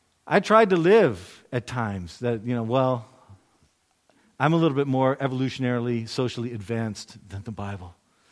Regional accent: United States; I'm an American. We like our justice.

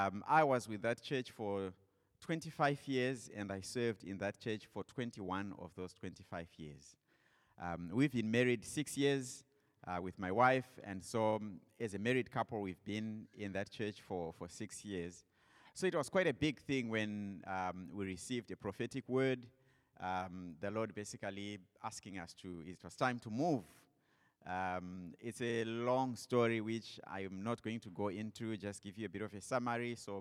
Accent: Zimbabwe; We are Zimbabwean. We come from Zimbabwe. I have grandparents that originally came from Malawi.

